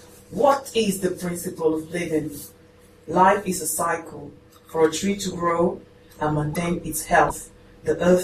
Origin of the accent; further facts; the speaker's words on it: Spain; English is a second language; moved away as an adult; I'm a modern foreign language teacher. I was raised in Spain. I was trained in Spain, and I came to this country just with the idea of improving my English.